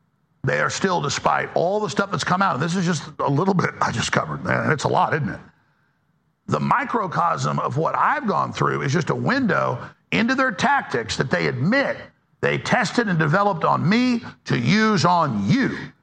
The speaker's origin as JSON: {"language": "English", "country": "United States", "said": "because I'm a Trump supporter and I'm an American patriot."}